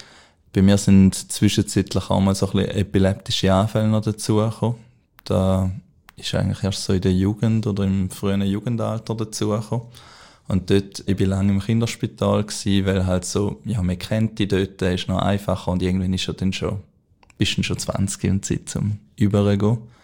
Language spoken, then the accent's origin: German; Mühlen, St. Gallen, Switzerland; ich komme aus Mühlen, das ist so ein kleines Dorf zwischen St. Gallen und am Bodensee.